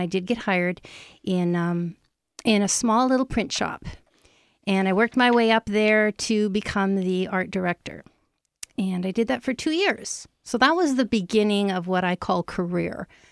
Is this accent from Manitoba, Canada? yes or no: yes; Winnipeg, Manitoba, Canada; born there; Well, I was born in Winnipeg, Manitoba.